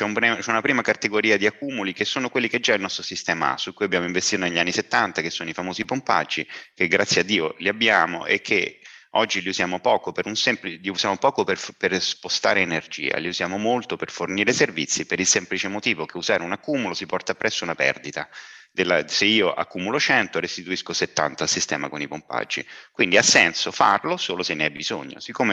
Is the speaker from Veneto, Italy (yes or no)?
no; Rome, Lazio, Italy; invece di andare nelle spiagge di Fregene, che io sono romano, no?